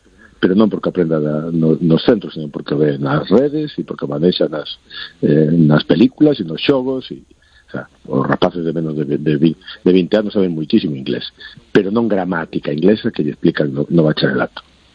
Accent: Galicia, Spain; en Galicia aprendemos portugués, polo mismo prezo. Polo mismo prezo que aprendemos galego, aprendemos portugués.

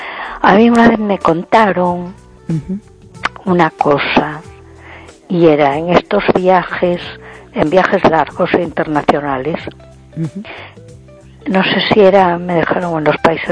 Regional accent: A Coruña, Galicia, Spain; de Coruña.

